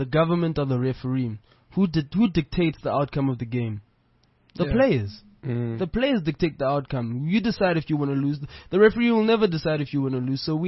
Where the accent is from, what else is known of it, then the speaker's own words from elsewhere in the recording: Eastern Cape, South Africa; I'm from the Eastern Cape